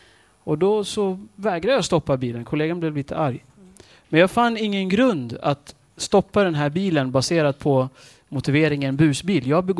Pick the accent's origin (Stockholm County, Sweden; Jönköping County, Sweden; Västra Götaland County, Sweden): Stockholm County, Sweden; Stockholm; Jag är uppvuxen i Husby.